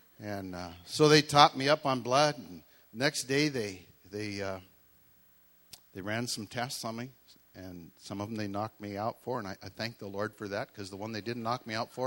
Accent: United States; now in Canada; Being an American, even though I do live in Canada, I'm a U.S. citizen

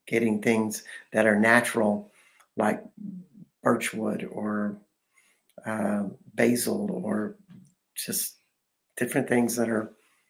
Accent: United States; particularly in my home country of America

